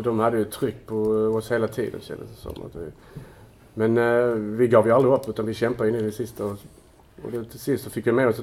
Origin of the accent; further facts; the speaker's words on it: Malmö, Skåne, Sweden; I och med att jag kommer från Malmö från första början